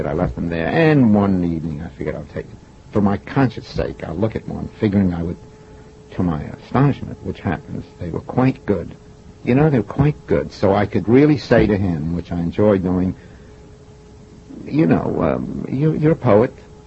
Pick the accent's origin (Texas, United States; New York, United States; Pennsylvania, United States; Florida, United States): New York, United States; Coney Island; I got that growing up in Coney Island. You know, I lived in the street a lot as a kid